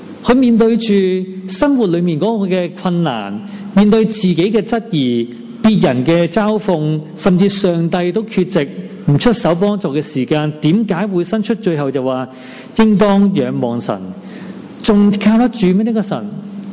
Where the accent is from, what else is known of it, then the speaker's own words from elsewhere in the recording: Hong Kong; 因为呢个系我哋香港人嘅集体嘅回忆嚟嘅。